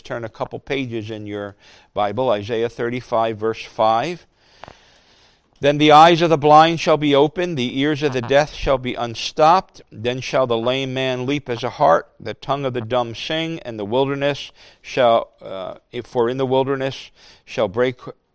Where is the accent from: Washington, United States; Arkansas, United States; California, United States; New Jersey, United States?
New Jersey, United States; We're from New Jersey. Mosquito is the state bird of New Jersey.